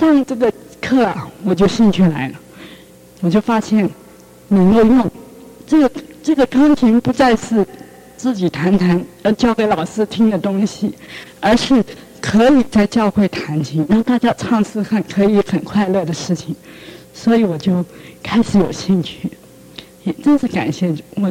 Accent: Taipei, Taiwan; 我从小就在教会，就是在我台北的教会，我是从小在那个教会长大。

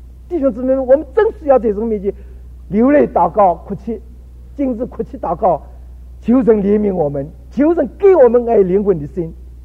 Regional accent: China; 我们中国人说老天不负有心人，我们中国人也说天下无难事，只怕有心人。

